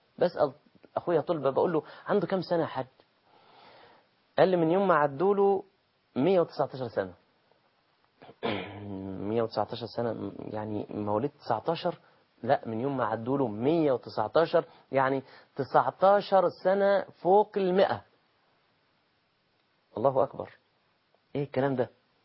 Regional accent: Egypt; also born or lived in Taif, Saudi Arabia; باللغة بتاعتنا كمصريين

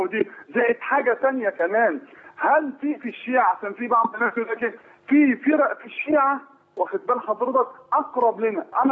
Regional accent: Egypt; احنا كمصريين

